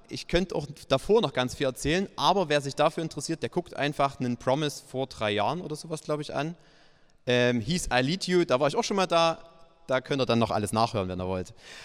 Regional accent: Saxony, Germany; Ich bin im Erzgebirge aufgewachsen, im ganz tiefen Erzgebirge, kurz vor der tschechischen Grenze.

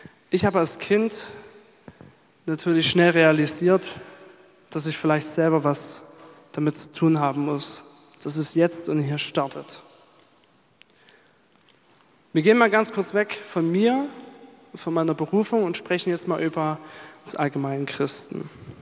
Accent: Saxony, Germany; Ich bin in Dresden geboren und hier in der Nähe von Freiberg aufgewachsen. Und ich wurde auch ganz früh schon im Glauben erzogen.

